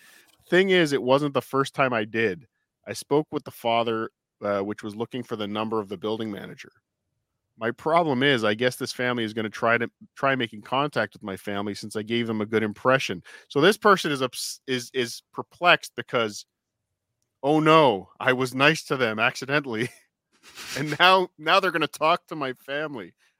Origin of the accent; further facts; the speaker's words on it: United States; No, I'm American. We say, hey, give me one of these.